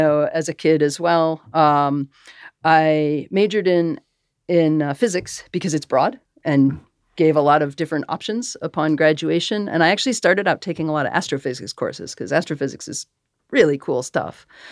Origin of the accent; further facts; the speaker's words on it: Massachusetts, United States; I grew up in Massachusetts.